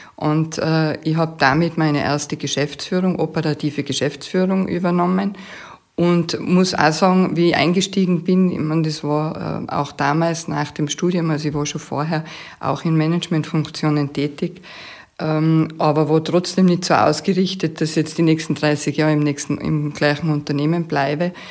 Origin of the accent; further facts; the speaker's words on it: Tyrol, Austria; wir als Tiroler, stolze Tiroler